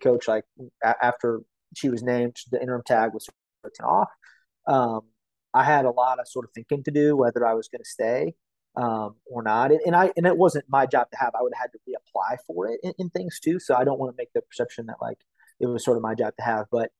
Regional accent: Illinois, United States; I grew up in Illinois, right? And when I left Illinois

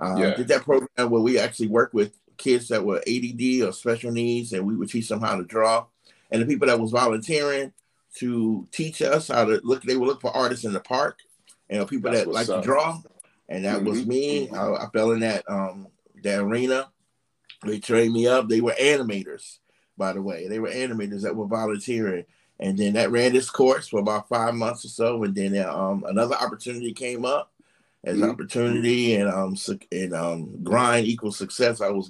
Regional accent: Gary, Indiana, United States; I'm from originally from Gary, Indiana

